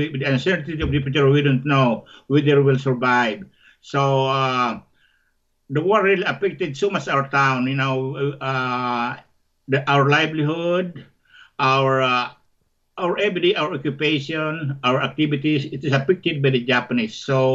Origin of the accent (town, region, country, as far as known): Panganiban, Camarines Norte, Philippines; born or raised there